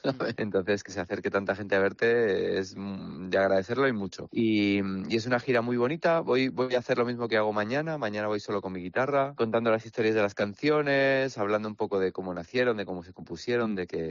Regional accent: Madrid, Community of Madrid, Spain; yo he empezado a surfear ahí cuando era un chavalín, y soy el típico madrileño que va a surfear a Santander

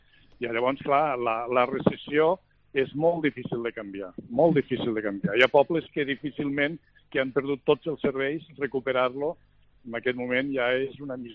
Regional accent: Catalonia, Spain; jo que soc de la Noguera, nosaltres tenim dues poblacions grans a la vora, que és Balaguer i Agramunt.

